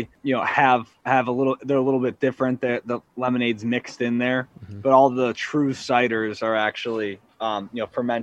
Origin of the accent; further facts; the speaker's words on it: Armada, Michigan, United States; Growing up in Armada, you know, I'm a Busch Light, Bud Light guy, drinker.